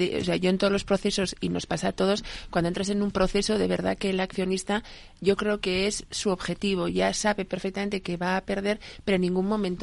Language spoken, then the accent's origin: Spanish; Basque Country, Spain; A ver, soy vasca, entonces la empresa es la familia.